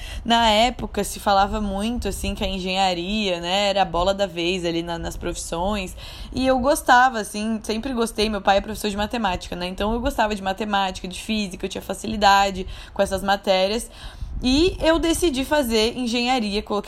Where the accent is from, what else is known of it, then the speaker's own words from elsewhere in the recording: Santa Catarina, Brazil; Meus pais, minha mãe e meu pai fizeram faculdade federal lá em Santa Catarina, que é de onde eu sou, né?